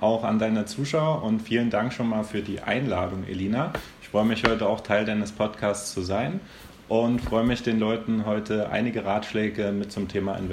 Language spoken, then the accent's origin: German; Zeitz, Saxony-Anhalt, Germany; ich bin inzwischen 25 Jahre alt und ich komme ursprünglich aus Sachsen-Anhalt, aus einer Kleinstadt in Zeitz